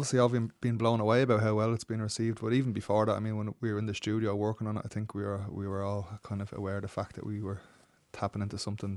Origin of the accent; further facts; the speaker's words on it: Baldoyle, Leinster, Ireland; also born or lived in England; I grew up out in Baldoyle